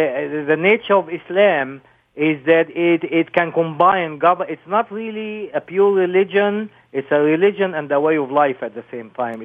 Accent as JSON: {"language": "English", "country": "Egypt", "tie": "born or raised there", "moved": "yes", "lives_now": "United States", "said": "I grew up in Egypt in the 50s and 60s. I live in this country now."}